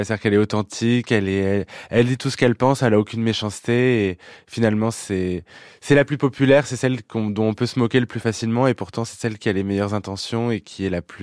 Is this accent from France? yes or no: yes; Clermont-Ferrand, Auvergne-Rhône-Alpes, France; moi je viens de Clermont-Ferrand, j'avais beaucoup de familles à Chamalières et c'est un peu le Neuilly clermontois